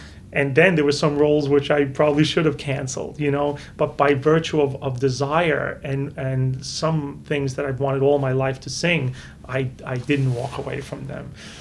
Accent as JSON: {"language": "English", "region": "New York", "country": "United States", "said": "Well, even though I'm a New Yorker"}